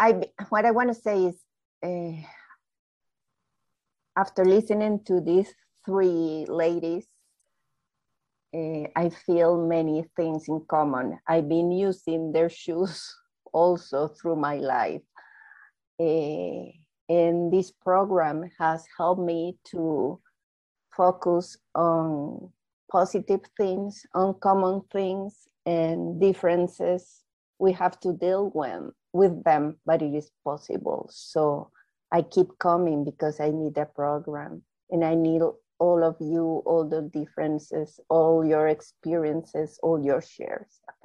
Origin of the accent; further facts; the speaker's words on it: Costa Rica; English is a second language; I'm from Costa Rica. I'm from Latin America. So I could feel different because of my accent, my language, and many things.